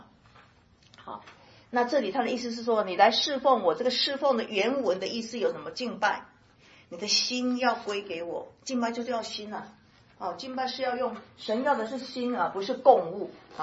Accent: China; 我们都中国人都很了解哈，

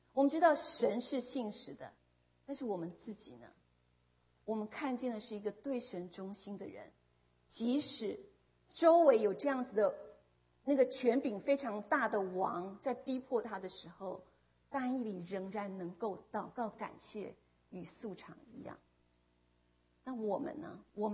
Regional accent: China; 莲花，我们中国人古时候有人说莲花是出淤泥而不染。

